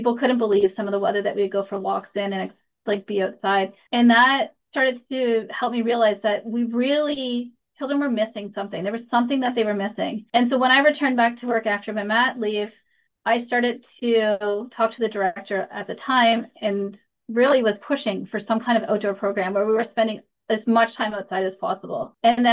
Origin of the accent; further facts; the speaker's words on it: Nova Scotia, Canada; also born or lived in Ontario; So I grew up in Nova Scotia, where we had a forest in the backyard. So the first 7 years of my life, I spent playing in the forest. And then we moved to Ontario